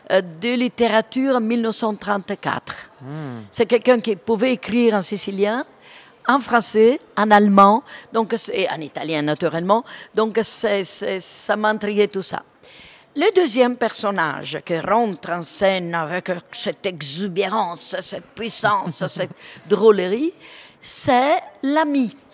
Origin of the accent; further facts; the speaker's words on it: Avignon, Provence-Alpes-Côte d'Azur, France; accent: Avignon; J'ai l'accent avignonnais, hein.